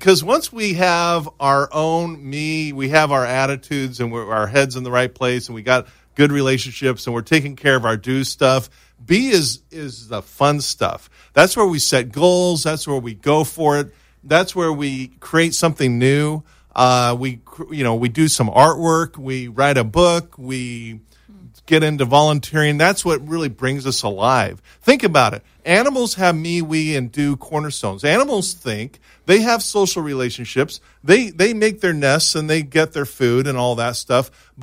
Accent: Fullerton, California, United States; I grew up in Fullerton, and my mom lives about three streets away from Mrs. Fender.

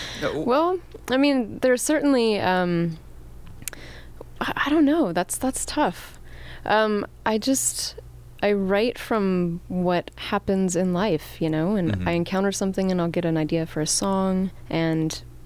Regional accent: Fallbrook, California, United States; I'm from Fallbrook, down in San Diego. Yeah, where they grow lots of avocados.

